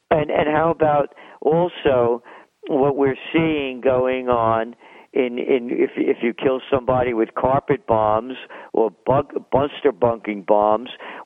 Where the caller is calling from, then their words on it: Kingston, New York, United States; I'm speaking now from Colonial Kingston, New York.